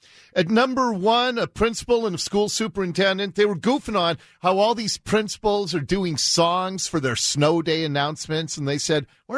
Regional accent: Ballard, Washington, United States; the next door neighbor to the house in which I grew up in Ballard.

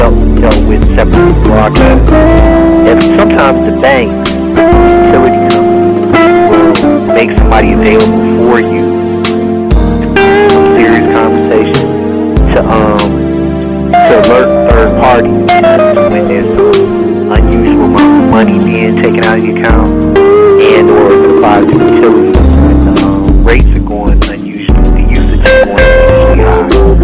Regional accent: Cleveland, Ohio, United States; So Jack and Jill used to put together functions for the kids that I grew up with in Cleveland.

